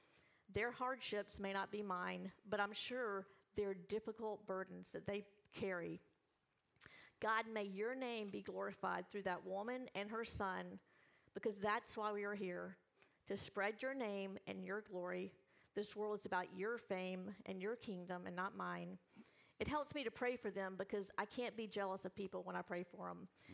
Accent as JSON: {"language": "English", "region": "the South", "country": "United States", "said": "I'm from the South, and that's what we all do."}